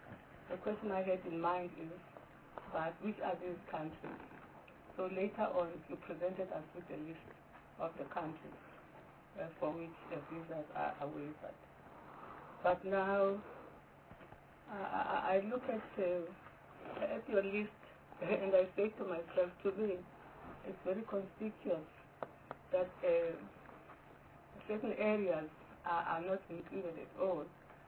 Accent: South Africa; I think on the question of us as South African citizens being protected against some of these corrupt practices

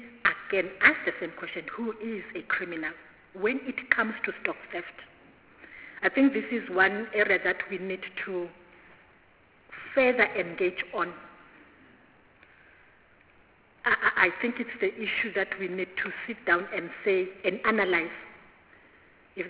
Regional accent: Mpumalanga, South Africa; I'm saying this because I come from Mpumalanga.

